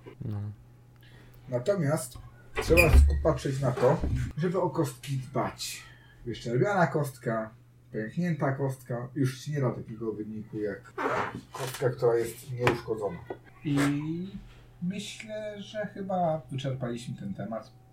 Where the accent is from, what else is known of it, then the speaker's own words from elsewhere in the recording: Silesian Voivodeship, Poland; Ale my, jako że jesteśmy chytrymi ludźmi ze Śląska